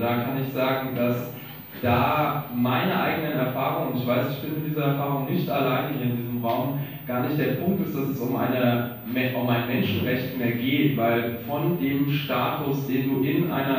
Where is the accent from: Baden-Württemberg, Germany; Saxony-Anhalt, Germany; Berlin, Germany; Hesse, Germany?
Berlin, Germany; da ich aus Berlin komme und mich da seit 15 Jahren in der politischen Szene bewege